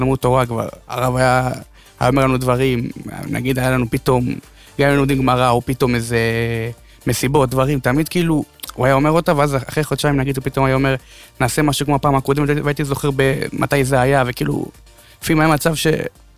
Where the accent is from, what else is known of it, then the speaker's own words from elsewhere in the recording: Ashdod, Southern District, Israel; אני אשדודי.